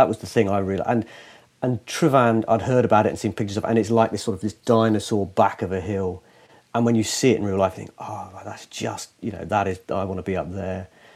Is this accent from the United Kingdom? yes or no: yes; Penzance, South West England, United Kingdom; I grew up in the far west of Cornwall, so I was born in Penzance and I grew up right down the far end.